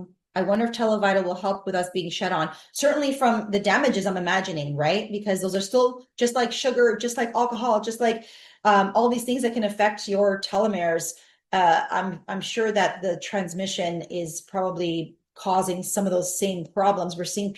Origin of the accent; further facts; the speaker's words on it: Canada; with my raw milk, by the way, and maple syrup, because I'm Canadian.